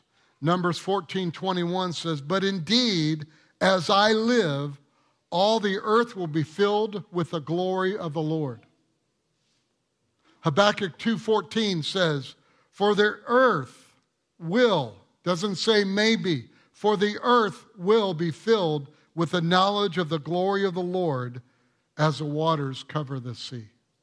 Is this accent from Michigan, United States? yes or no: yes; Michigan, United States; Michigan, yes, I'm from Michigan, championship team from Michigan